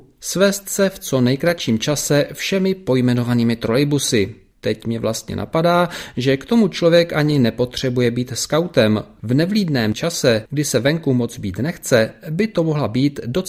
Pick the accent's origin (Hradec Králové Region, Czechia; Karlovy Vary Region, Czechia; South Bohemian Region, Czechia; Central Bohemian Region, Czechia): South Bohemian Region, Czechia; České Budějovice; Jako rodilý Budějčák třeba sice vím, že máme ve městě